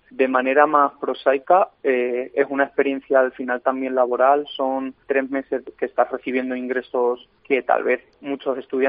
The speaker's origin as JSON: {"language": "Spanish", "town": "Puertollano", "region": "Castilla-La Mancha", "country": "Spain", "said": "Yo soy de Puerto Llano."}